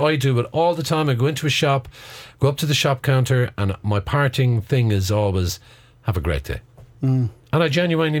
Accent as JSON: {"language": "English", "town": "Cork", "region": "Munster", "country": "Ireland", "tie": "born or raised there", "said": "I remember growing up in Cork in the 80s"}